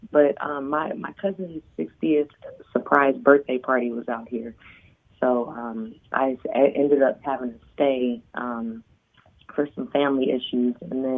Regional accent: Manila, Metro Manila, Philippines; born there; I'm half Asian. Yeah, I'm half black. You know, they say black don't crack. And then the other half, I was born in Manila.

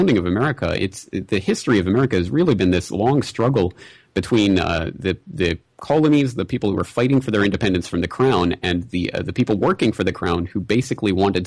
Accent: Canada; now in Japan; I'm Canadian, but I live in Japan.

